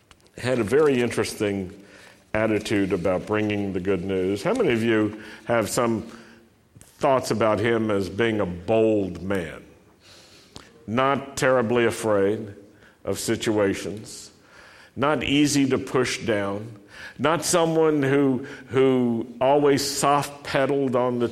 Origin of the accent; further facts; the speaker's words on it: Roanoke, Virginia, United States; But I grew up in Roanoke, and I remember hearing the bad news so often as a little Jewish boy.